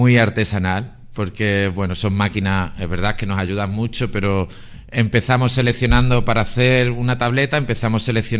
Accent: Llerena, Extremadura, Spain; also born or lived in Nicaragua; venimos a Llerena porque yo soy de Llerena y fue por una desgracia realmente. Nosotros vivíamos en Nicaragua, teníamos nuestra vida establecida allí

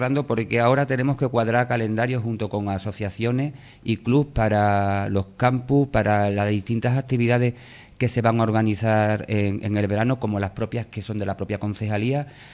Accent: Llerena, Extremadura, Spain; para los llerenenses y para mí en particular, como concejal de deportes, es un orgullo ver al equipo de mi pueblo, a mi equipo, verlo jugando estos play-offs.

